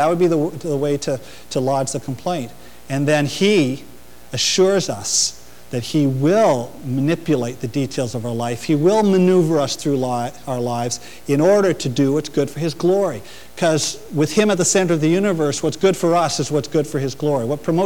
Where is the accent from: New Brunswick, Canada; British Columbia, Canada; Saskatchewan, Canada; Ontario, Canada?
Ontario, Canada; Brockville; growing up in Brockville the way I did, I was going to need a Savior.